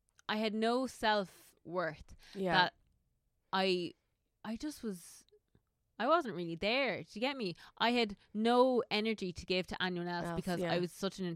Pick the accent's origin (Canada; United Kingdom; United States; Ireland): Ireland; And I think as Irish people, we have this really bad stigma around being confident as